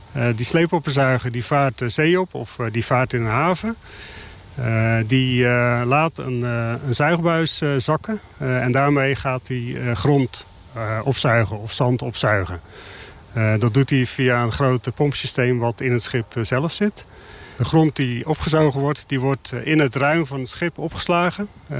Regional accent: Netherlands; Dat heeft alles te maken met onze historie als Hollanders in het eeuwige gevecht tegen water, zullen we maar zeggen.

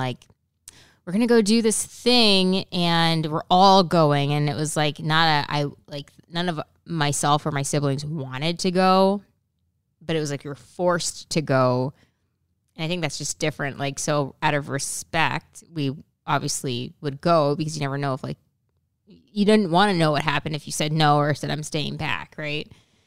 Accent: Canada; because well, people know I'm from Canada, so I was not an American citizen at the time.

